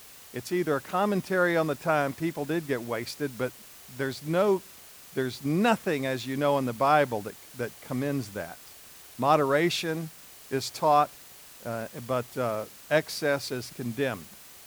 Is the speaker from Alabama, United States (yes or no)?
yes; Alabama, United States; I said, dude, I'm from Alabama. I got job security.